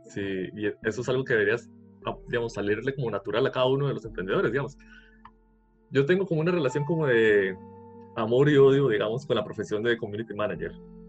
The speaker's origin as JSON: {"language": "Spanish", "town": "Golfito", "region": "Puntarenas", "country": "Costa Rica", "said": "yo soy de Golfito, el restaurante estaba aquí en Golfito"}